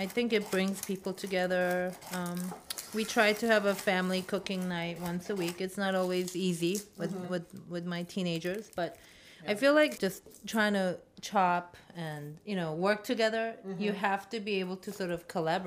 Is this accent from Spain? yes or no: no; Vietnam; also born or lived in Kenya; I used to live in Kenya, and we grew up in Vietnam